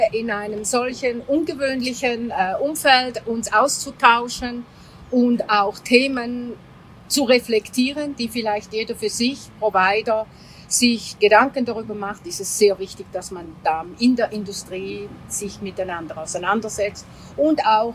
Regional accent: Greece; im Süden, wo ich ja als Griechin herkomme, die Feuerbrunst.

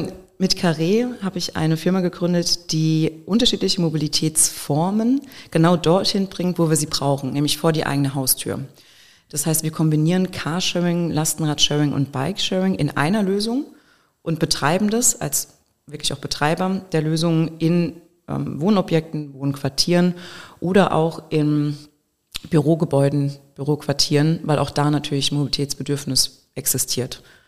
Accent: Rüsselsheim, Hesse, Germany; Ich bin in Rüsselsheim groß geworden, Automotive-Stadt. Ganze Familie ist im Automotive-Bereich tätig gewesen.

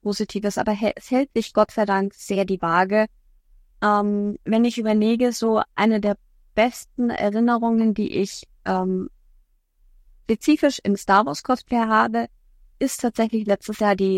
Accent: Bavaria, Germany; Ich wohne ja im Süden, ich komme ja aus Bayern.

